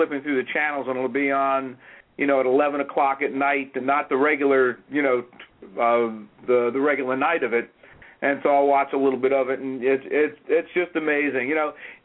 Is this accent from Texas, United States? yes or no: no; New Jersey, United States; It's always funny when you say, "Oh yeah, I'm from the Jersey Shore," and people look at you kind of strange.